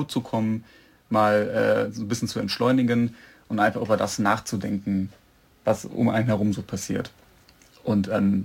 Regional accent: Berlin, Germany; Ja, ich komme auch ursprünglich aus Berlin, ja.

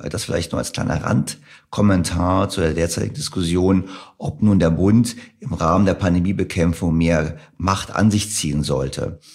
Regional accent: Berlin, Germany; Ich würde vielleicht auch als Berliner Bürger sagen

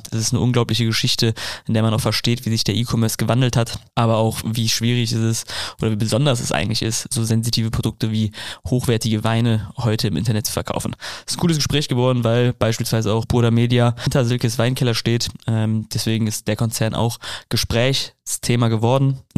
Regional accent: North Rhine-Westphalia, Germany; ich komme aus dem Bergischen Land, deswegen kenne ich es auf jeden Fall.

